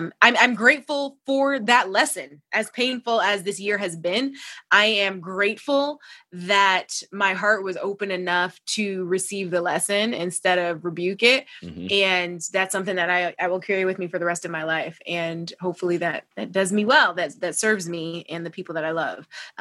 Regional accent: Ohio, United States; now in Los Angeles, United States; They are farther than I would like. I'm from Ohio. All of my family is there. I don't have any close family out in LA, but I'm thankful for friends that feel like family.

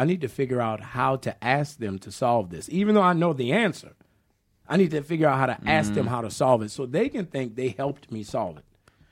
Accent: New Orleans, Louisiana, United States; And, you know, I was from New Orleans. I wasn't from the Midwest. I wasn't from California. So my accent was very distinctive, you know.

